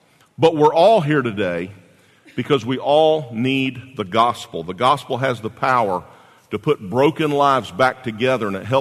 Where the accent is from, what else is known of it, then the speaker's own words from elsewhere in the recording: Jacksonville, Florida, United States; I think about my own personal life and growing up in Jacksonville, Florida, as a teenage boy, wondering what life was all about.